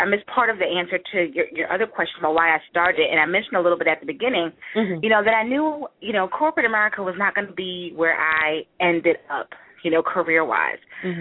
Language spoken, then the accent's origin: English; Philadelphia, Pennsylvania, United States; Well, I'm from Philadelphia, but right now I am living in the wonderful, wonderfully cold Minnesota.